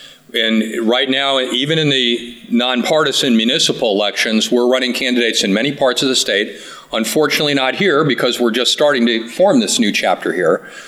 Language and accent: English; Carbondale, United States; Because I'm from Carbondale. I'm not from here.